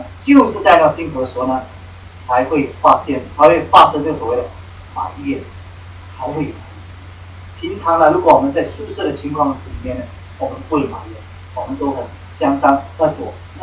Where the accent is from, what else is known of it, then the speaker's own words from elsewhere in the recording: Singapore; 我们新加坡人不懂什么叫做饿啊，我们不懂什么叫饿